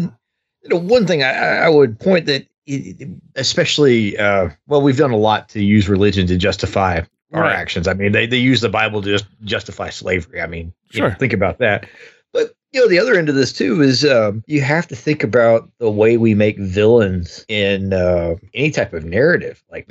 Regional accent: the South, United States; of course I grew up in the South, so everybody is religious.

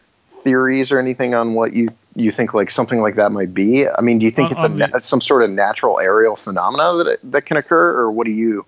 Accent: Bolivar, Ohio, United States; about a mile from where I grew up in Bolivar, Ohio.

